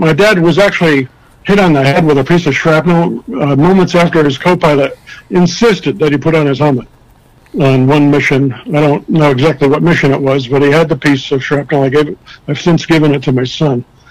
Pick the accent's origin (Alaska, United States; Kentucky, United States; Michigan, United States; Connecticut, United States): Connecticut, United States; Danbury; it's directed towards people I grew up with in Danbury